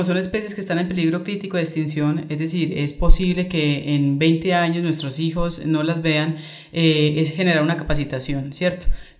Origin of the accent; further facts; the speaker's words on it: Colombia; como colombiana de la labor tan maravillosa que hacen en las Islas Cayos